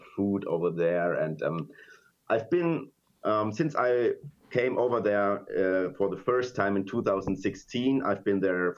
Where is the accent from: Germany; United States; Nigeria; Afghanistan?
Germany; eastern Germany; English is a second language; I mean, I'm a kid from Eastern Germany, and I grew up with like American cultures, American music and stuff like that, television and everything.